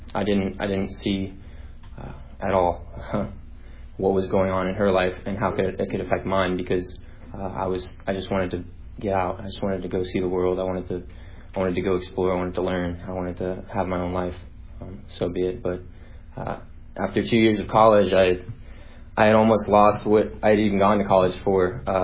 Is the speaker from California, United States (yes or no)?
no; Orlando, Florida, United States; I'm 22 years old, born and raised in Orlando, Florida.